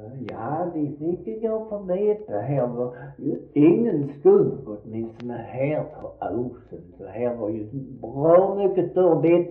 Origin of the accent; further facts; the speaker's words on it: Lindåsåsen, Skåne, Sweden; born there; Och ja, och jag är född på Lindåsåsen